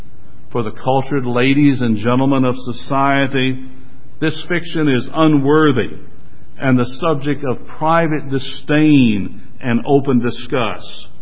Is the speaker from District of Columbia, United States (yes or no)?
yes; Washington, District of Columbia, United States; Now, being a child in the city, since I was raised in Washington, D.C., a place for a garden was not readily available.